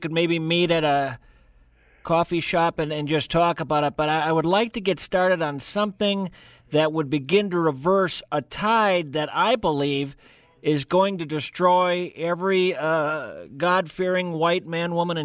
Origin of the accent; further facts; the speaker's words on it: Alabama, United States; now in Twin Cities, United States; No, I grew up in Alabama.